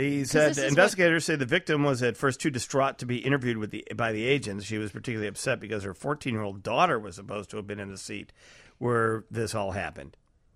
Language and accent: English; Chicago, Illinois, United States; every attorney, because I'm from Chicago, sounds like this.